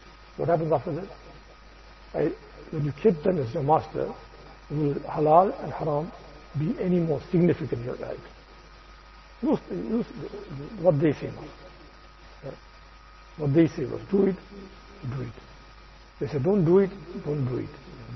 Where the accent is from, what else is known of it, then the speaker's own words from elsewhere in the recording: India; moved away; when I came from India, 1978, right?